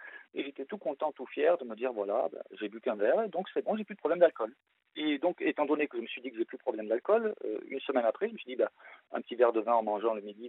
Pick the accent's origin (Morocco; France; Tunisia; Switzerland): France; Marseille, Provence-Alpes-Côte d'Azur; now in Alsace, France; Marseille. Je suis marseillais. Alors, j'ai perdu l'accent parce que maintenant je suis installé en Alsace, mais sinon je suis marseillais.